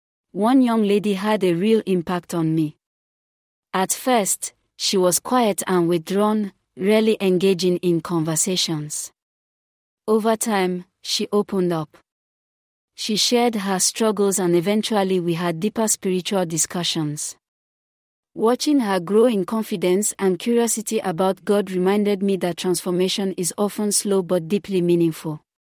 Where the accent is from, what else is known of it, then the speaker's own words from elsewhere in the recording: Jos, Plateau, Nigeria; I am originally from Gom State but was born and raised in Jos, Plateau State, Nigeria.